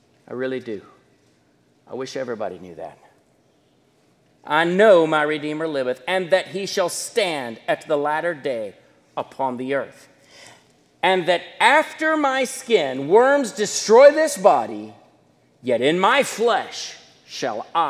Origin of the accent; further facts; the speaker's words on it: Mexico; also born or lived in Thailand; now in United States; I've only been in the United States a few years of my whole life. I grew up in Mexico, and then the last 12 years I've been in Thailand.